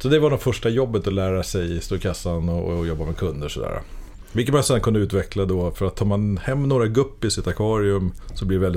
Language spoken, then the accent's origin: Swedish; Nacka, Stockholm County, Sweden; Ja, jag är uppväxt i Nacka.